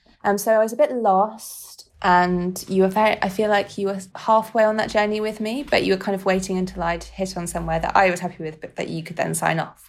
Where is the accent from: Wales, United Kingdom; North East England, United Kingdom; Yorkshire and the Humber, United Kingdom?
Yorkshire and the Humber, United Kingdom; And that I'm from Yorkshire.